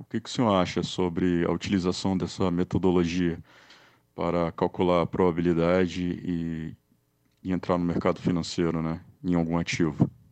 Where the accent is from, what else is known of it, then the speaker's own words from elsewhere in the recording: Brasília, Federal District, Brazil; tenho 32 anos e sou de Brasília também.